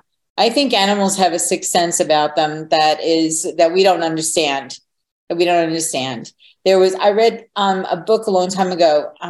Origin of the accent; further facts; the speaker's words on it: Long Island, New York, United States; I grew up on Long Island.